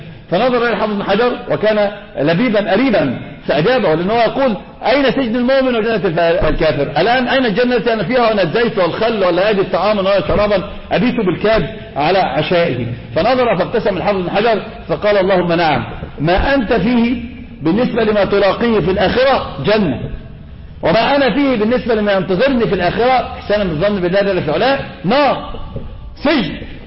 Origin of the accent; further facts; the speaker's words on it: Egypt; هذا منتشر عندنا في مصر